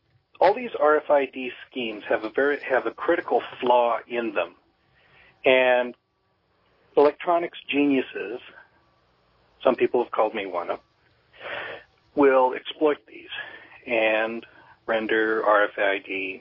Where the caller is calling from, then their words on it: California, United States; from California.